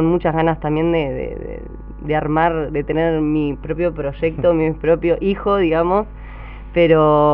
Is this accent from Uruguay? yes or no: no; Mar del Plata, Buenos Aires Province, Argentina; No, somos de Mar del Plata.